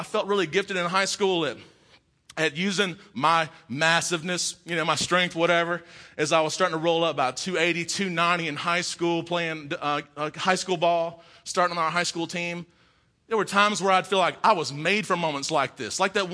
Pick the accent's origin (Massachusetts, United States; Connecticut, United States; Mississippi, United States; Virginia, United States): Mississippi, United States; I'm from Mississippi. We got a basketball and a football.